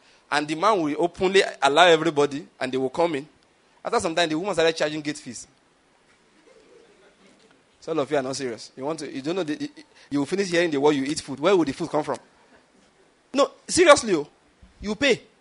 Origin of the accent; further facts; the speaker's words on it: Ondo, Nigeria; And I am from Ondo State. The only language we have in common, physically speaking, is English language.